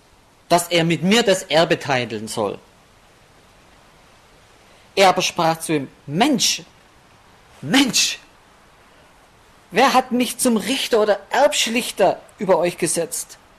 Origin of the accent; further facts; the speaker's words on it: Baden-Württemberg, Germany; dass ich so aufwachsen durfte, aber das ist natürlich ein Grund, warum ich dann auch so stolz bin auf meine Heimat. Ich fühle mich als Schwabe. Ich bin stolz drauf.